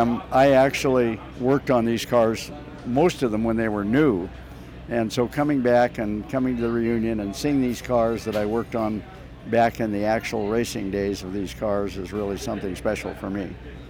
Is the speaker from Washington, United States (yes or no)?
yes; Seattle, Washington, United States; I'm from Seattle, Washington, and I'm here with J&L Fabricating.